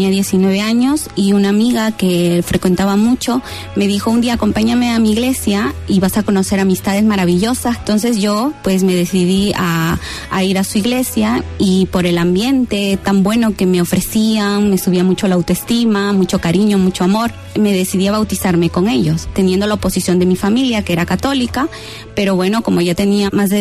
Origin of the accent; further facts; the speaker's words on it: Peru; Yo estaba en Perú, en mi ciudad de origen, y me mandaron a Ecuador, Guayaquil.